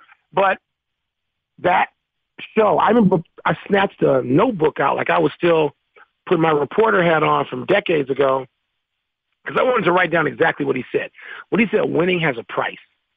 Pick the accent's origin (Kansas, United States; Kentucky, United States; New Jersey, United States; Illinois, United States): Illinois, United States; Chicago; You know, I'm from Chicago, and it snowed there like 10 days ago. And so I'm glad not to be in my hometown.